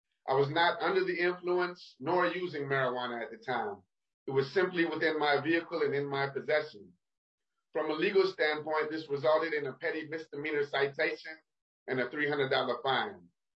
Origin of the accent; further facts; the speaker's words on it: Minneapolis, Minnesota, United States; I'm from North Minneapolis.